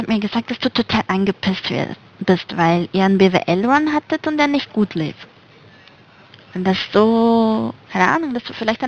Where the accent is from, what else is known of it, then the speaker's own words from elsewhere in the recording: Zurich, Switzerland; Nee, Zürich.